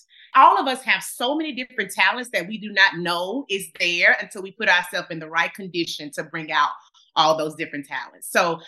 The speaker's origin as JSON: {"language": "English", "town": "Birmingham", "region": "Alabama", "country": "United States", "tie": "born or raised there", "said": "I grew up in Birmingham, Alabama, on the west side of Birmingham, Alabama."}